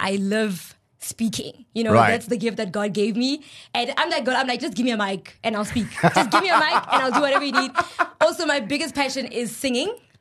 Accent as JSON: {"language": "English", "town": "Bloemfontein", "region": "Free State", "country": "South Africa", "said": "I'm from Bloemfontein, the Free State."}